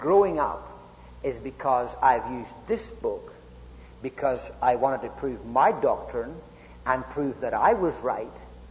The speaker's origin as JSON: {"language": "English", "country": "Ireland", "tie": "born or raised there", "said": "if you go over to where I was brought up in Ireland, you can walk along on Sunday morning"}